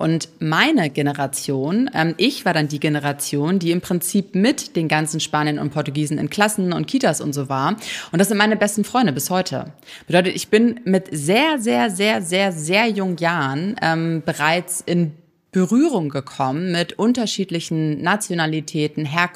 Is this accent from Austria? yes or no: no; Cuxhaven, Lower Saxony, Germany; Ich bin in einer Kleinstadt groß geworden in Cuxhaven, die in den 50ern und 60er Jahren von der Fischindustrie sehr dominiert war.